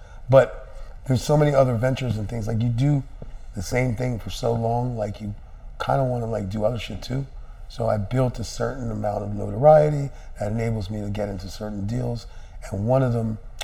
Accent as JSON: {"language": "English", "region": "Florida", "country": "United States", "tie": "born or raised there", "said": "Florida. I haven't been to Florida since before Philly, and like I blew up. Now I'm coming back to my hometown."}